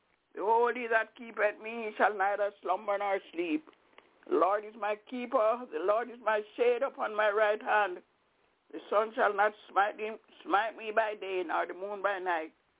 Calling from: Albany, New York, United States; I'm calling from Albany, upstate New York.

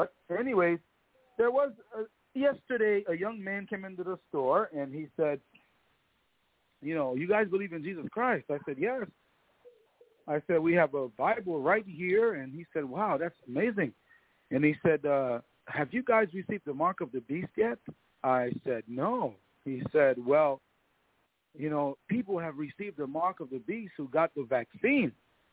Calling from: Mountain Home, Arkansas, United States; I'm calling from Mountain Home, Arkansas.

